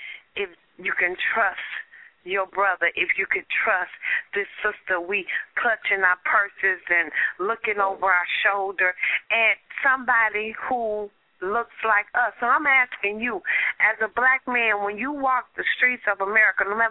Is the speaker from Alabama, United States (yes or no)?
no; Compton, California, United States; or where I come from Compton, California